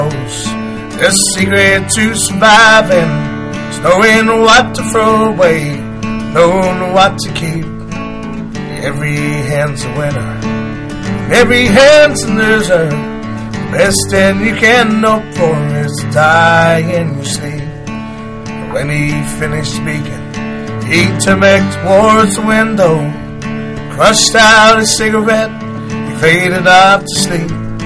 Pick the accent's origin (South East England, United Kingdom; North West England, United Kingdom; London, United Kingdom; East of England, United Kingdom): London, United Kingdom; I was born in North London, Holloway Road, born in Red. Went to school in Wood Green.